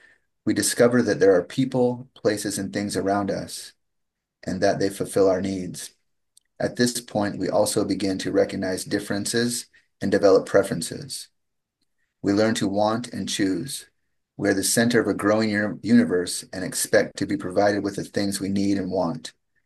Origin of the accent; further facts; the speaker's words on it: Phoenix, Arizona, United States; And once again … from Phoenix, Arizona.